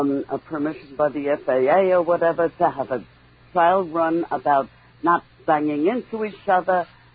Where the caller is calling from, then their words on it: Queens, New York, United States; Queens, New York.